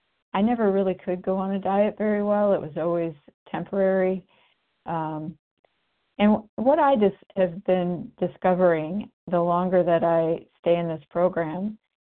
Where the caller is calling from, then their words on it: Indiana, United States; I'm calling from Indiana.